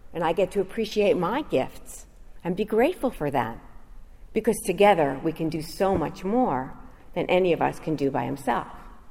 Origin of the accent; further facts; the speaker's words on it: New York, United States; I lived in New York, I grew up in New York, and I was living in an apartment building